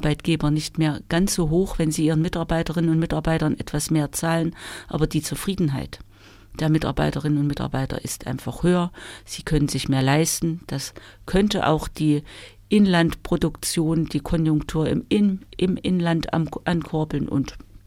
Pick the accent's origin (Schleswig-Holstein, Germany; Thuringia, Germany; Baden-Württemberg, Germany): Thuringia, Germany; Weimar; Weil ich bin in Weimar geboren, bin dort auch in die Schule gegangen, habe hier viele Jahre im Umfeld von Weimar gelebt.